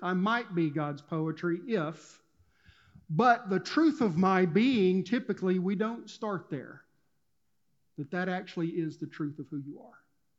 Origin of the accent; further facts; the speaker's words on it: Texas, United States; I can say that. I'm a Texan.